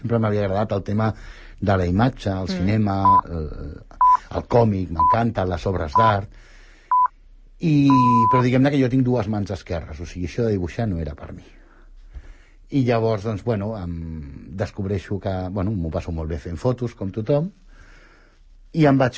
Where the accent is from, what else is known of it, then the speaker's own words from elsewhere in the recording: Sant Cugat del Vallès, Catalonia, Spain; Sí que he fet fotos de Sant Cugat, m'agraden molt les fotos que he fet de Sant Cugat, però m'agraden més per un tema emocional, no? Vull dir, perquè és el meu poble, el sento com a meu...